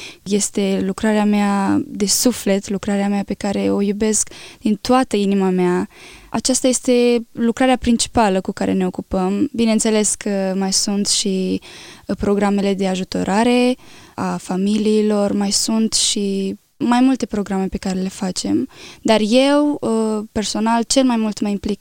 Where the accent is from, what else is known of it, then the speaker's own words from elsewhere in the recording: Athens, Attica, Greece; eram încă din Grecia, în Atena, unde eu m-am născut, aveam 6 ani